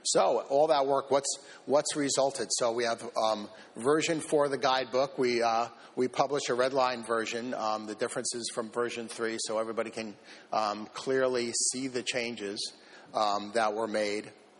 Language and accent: English; United States; Because I'm American